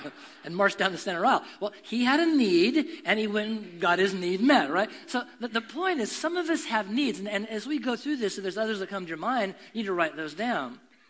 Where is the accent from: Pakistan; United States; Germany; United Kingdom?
United States; West Coast; I'm from the West Coast and went to college in California